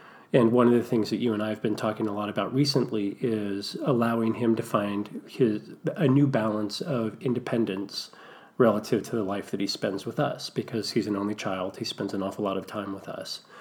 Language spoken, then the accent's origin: English; California, United States; the house that I grew up in Southern California backs up on what used to be a pretty sizable gully.